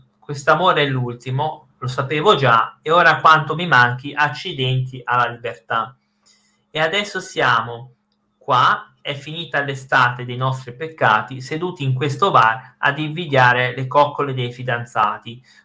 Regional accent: Siena, Tuscany, Italy; No, ma io non sono né di Livorno né di Bologna, sono di Siena.

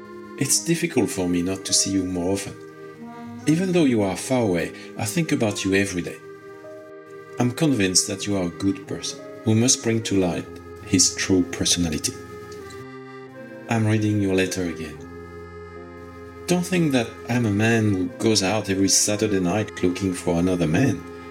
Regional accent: Auvergne-Rhône-Alpes, France; now in Paris, France; I was born in Auvergne. I lived in a small village, so beautiful.

